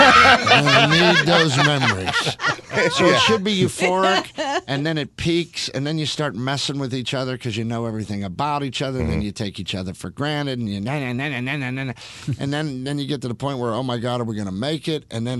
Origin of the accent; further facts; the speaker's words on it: Pittsburgh, Pennsylvania, United States; I grew up in Pittsburgh.